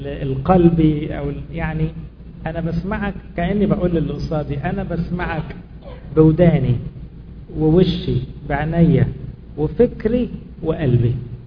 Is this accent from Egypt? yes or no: yes; Egypt; احنا كلنا كمصريين بنعرف ننقد بعض، نعيب في بعض، نشاور على الغلط